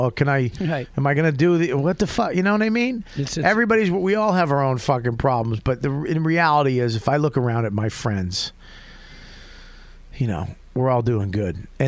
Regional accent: New York, United States; We are typical New Yorker rats.

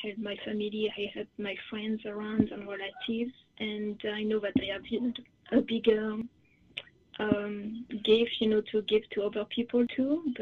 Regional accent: France; moved away; Yes, I did move 14 years ago. Yes. I was from France, but I moved there

